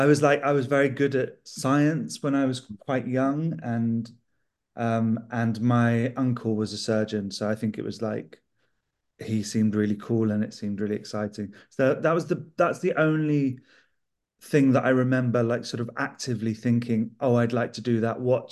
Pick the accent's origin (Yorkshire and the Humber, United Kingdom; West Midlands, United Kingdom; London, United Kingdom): London, United Kingdom; now in York, United Kingdom; I'm from London, the UK. Originally, I live in York in the UK now.